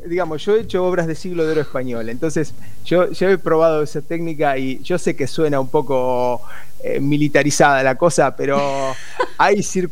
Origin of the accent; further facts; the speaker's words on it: Junín, Buenos Aires Province, Argentina; Yo soy de Junín, jugué allá.